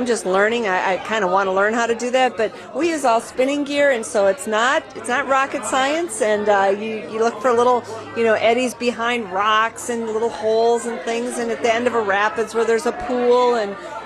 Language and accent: English; Wisconsin, United States; You know, it's funny, I grew up in Door County, the land of giant smallmouths.